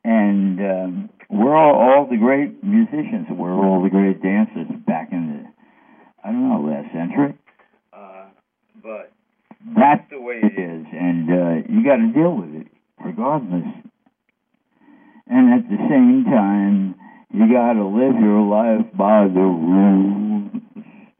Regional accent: New York, United States; I'm from New York, and there's a governor in New York

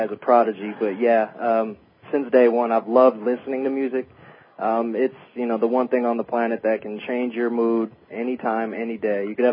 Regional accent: Las Vegas, Nevada, United States; Born and raised in Las Vegas, 28 years as of tomorrow.

